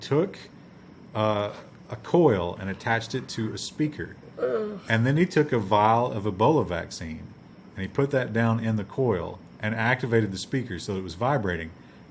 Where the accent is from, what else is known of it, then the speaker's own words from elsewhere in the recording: the South, United States; Because, you know, we grew up in the South, with Southern cooking, and we love biscuits.